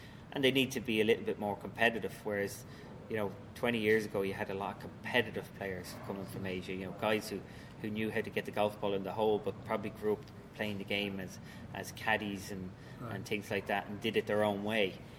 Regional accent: Ireland; The heat doesn't really bother me, even though I come from Ireland.

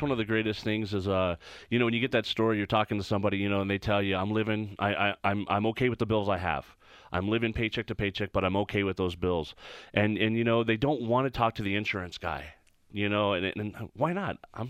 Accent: Artesia, New Mexico, United States; I'm from Artesia.

